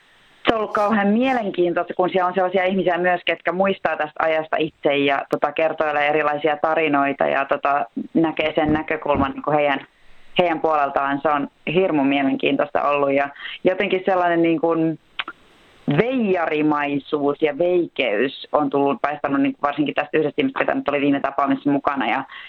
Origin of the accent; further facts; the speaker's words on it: Turku, Southwest Finland, Finland; also born or lived in Pori / United States; siis kävin syntymässä Porissa, mutta muutin käytännössä Turkuun sitten 3-vuotiaana ja siitä asti, niin kun, paitsi sitten nämä Amerikan vuodet, niin on ollut kyllä Turussa.